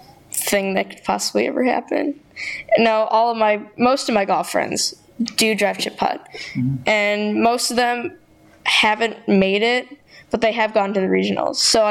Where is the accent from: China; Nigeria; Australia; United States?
United States; South Barrington, Illinois; I'm 11 years old, and I'm from South Barrington, Illinois.